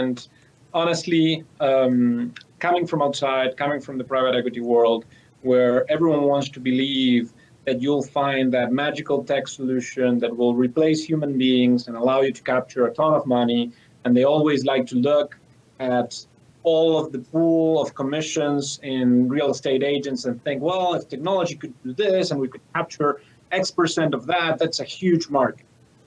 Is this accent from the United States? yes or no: no; Argentina; I'm from Argentina, so very much south.